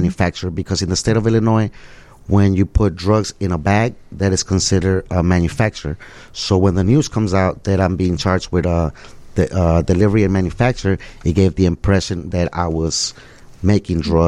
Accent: Mexico; English is a second language; My father was born in Mexico, then I was born in Mexico. And even as a child, we used to come to the United States legally with a visa due to my grandfather being a natural born citizen.

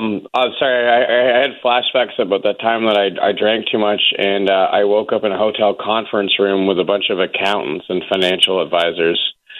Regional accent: Canada; Now, I am Canadian

